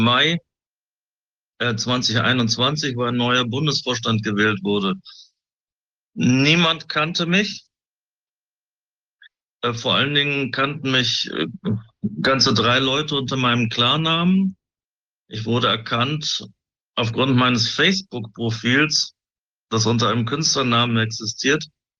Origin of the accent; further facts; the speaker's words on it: Cologne, North Rhine-Westphalia, Germany; now in Bavaria, Germany; Ich musste aus meiner Heimat Köln flüchten